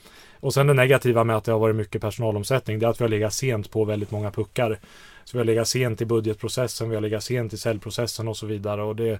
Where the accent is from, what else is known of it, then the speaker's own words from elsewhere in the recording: Sweden; Nej, det är väl lite tufft med klimatet där just nu som svensk.